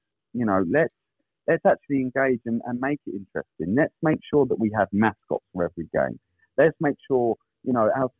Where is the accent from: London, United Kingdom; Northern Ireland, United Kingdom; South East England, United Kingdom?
South East England, United Kingdom; Hastings; I'm a Hastings local. You know, whilst I wasn't born in the town, I consider Hastings my hometown, being here for most of my life.